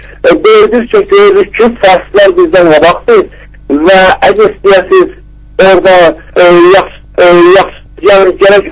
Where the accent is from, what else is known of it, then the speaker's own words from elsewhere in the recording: Tehran, Tehran Province, Iran; moved away as an adult; also born or lived in Zanjan; now in Baku, Azerbaijan; Mən bir də İranda, Zəlyanda anadan gəlibmişəm, amma Tehranda böyümüşəm. Avropa və Amerikada da təhsil eləmişəm. İndi də 4-5 ay məqabaq gəlib Bakıda.